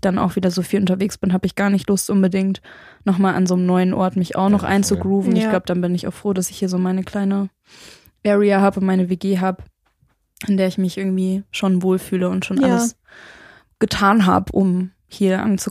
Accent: Gotha, Thuringia, Germany; Aus Thüringen.

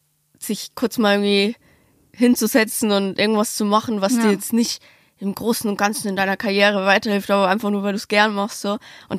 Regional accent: Passau, Bavaria, Germany; now in Berlin, Germany; Und ich komme ja so vom Dorf, super, also jetzt nicht super weit weg, aber keine Ahnung, man fährt schon 6 Stunden jetzt nach Passau, wo ich herkomme.

